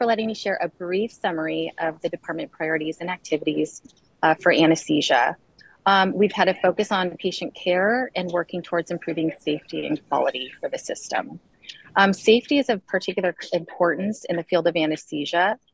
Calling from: Stanford, California, United States; Apologies, I'm calling you from the Stanford campus.

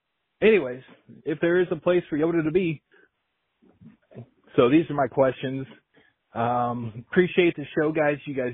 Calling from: Des Moines, Iowa, United States; I'm calling from Des Moines.

